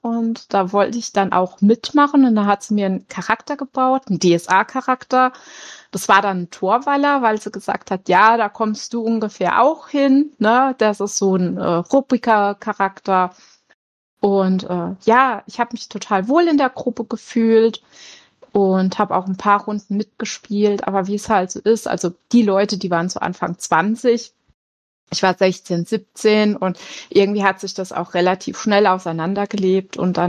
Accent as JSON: {"language": "German", "region": "Rhineland-Palatinate", "country": "Germany", "said": "Ich komme so aus der Südwestpfalz, also Kreis Südwestpfalz, sagt man sogar ganz genau. Dieses Jahr werde ich 40."}